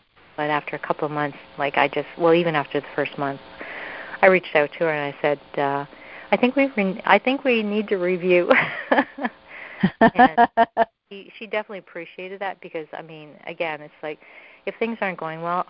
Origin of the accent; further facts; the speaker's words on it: Canada; I'm from Canada, by the way.